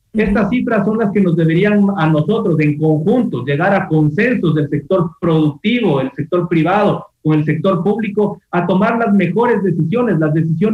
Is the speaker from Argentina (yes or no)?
no; Quito, Pichincha, Ecuador